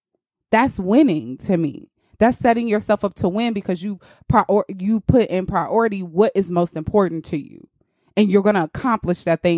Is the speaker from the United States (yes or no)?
yes; St. Louis, Missouri, United States; who is a phenomenal choreographer in St. Louis, Missouri, back home in my Anthony Red Williams in my hometown.